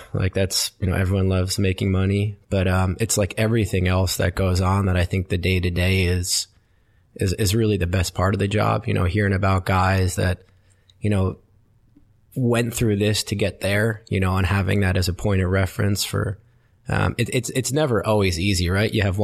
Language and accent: English; Westfield, New Jersey, United States; I grew up in New Jersey, in a town called Westfield. In the mid-90s, early to mid-90s, it was a bit of a soccer hotbed.